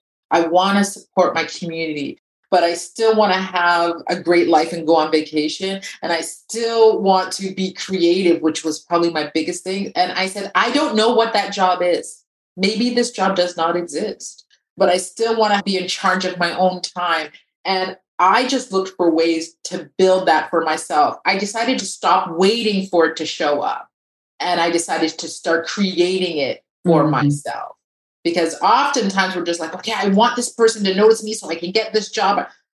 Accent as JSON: {"language": "English", "town": "Toronto", "region": "Ontario", "country": "Canada", "tie": "born or raised there", "moved": "as an adult", "lives_now": "Quebec City, Canada", "said": "So I feel like I moved to Quebec City about almost 8 years ago now. I cannot believe that. I'm originally from Toronto, Ontario. I was born and raised there."}